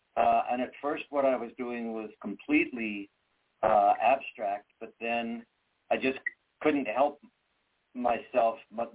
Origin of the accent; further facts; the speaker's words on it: England, United Kingdom; born there; parents taught me to swim when I was 6 months old in London, England. I was born near London. And by the time I was five in 1963